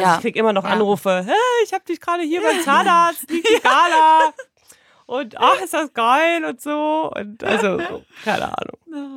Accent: Hamburg, Germany; Wir kommen auch aus Hamburg.

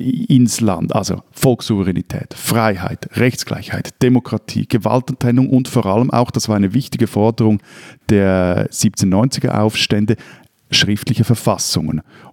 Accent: Stäfa, Zurich, Switzerland; in meinem Heimatort Stäfer, wo ich auch aufgewachsen bin

